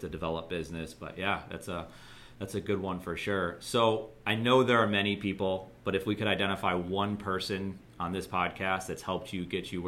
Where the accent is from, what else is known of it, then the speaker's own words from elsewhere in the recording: Buffalo, New York, United States; and I'm from Buffalo, New York.